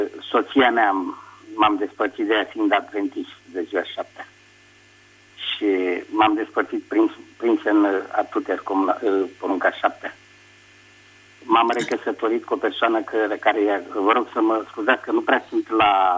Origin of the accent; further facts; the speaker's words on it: Modelu, Călărași County, Romania; Vă sunt din Călăraș, Comuna Modelu